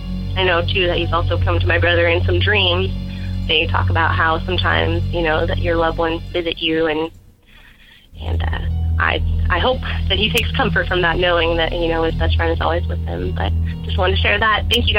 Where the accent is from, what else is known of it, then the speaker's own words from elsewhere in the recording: Washington, United States; I'm from Washington State.